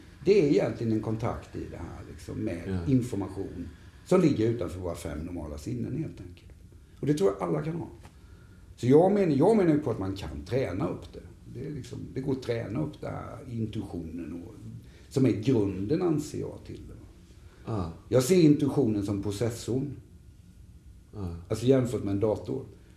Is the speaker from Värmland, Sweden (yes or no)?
no; Eksjö, Jönköping County, Sweden; Ja, jag växte upp i jag växte upp i Småland.